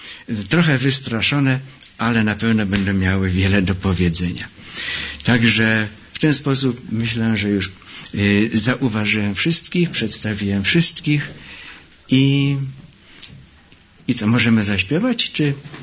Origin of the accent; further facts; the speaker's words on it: Jelenia Góra, Lower Silesian Voivodeship, Poland; No a ja sam także pochodzę z miasta, pochodzę z Jeleniej Góry.